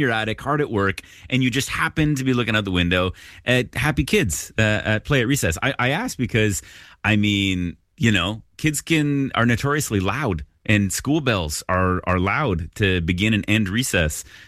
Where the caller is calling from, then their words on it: Dartmouth, Nova Scotia, Canada; I'm in Dartmouth. So I'm in the basement in my, I commute down the stairs.